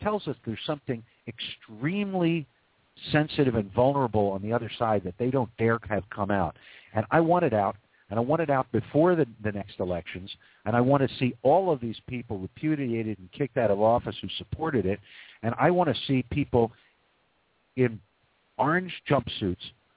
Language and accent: English; Philadelphia, Pennsylvania, United States; I'm up in the rural areas in Pennsylvania now. I'm away from some of the big cities, but I'm from Philly